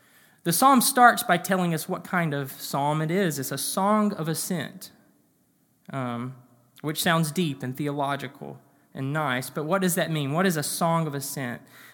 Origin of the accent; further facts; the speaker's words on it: North Carolina, United States; For instance, I can get in my car right now and in 9 hours be back in my hometown in North Carolina.